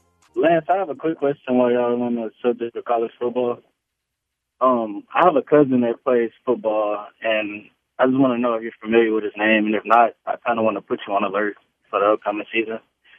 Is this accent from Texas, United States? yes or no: yes; Beaumont, Texas, United States; Yeah. We're from Beaumont.